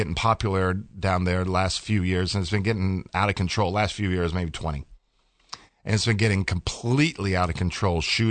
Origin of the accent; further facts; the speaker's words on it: Miami, Florida, United States; Just when living, growing up in Miami, just go across the causeway over there.